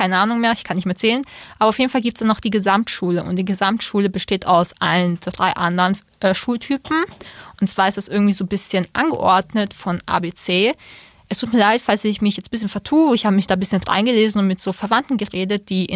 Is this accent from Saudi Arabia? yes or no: no; Austria; Bei uns in Österreich hieß das früher, weiß ich noch, die Mittelschule Hauptschule